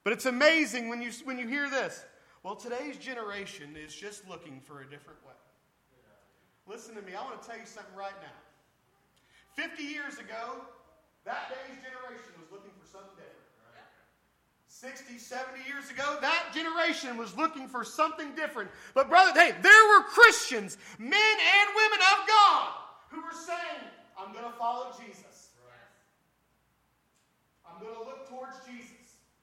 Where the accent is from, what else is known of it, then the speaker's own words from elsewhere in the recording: Indiana, United States; Now, I'm from Indiana. I'm a Hoosier. We say things wrong.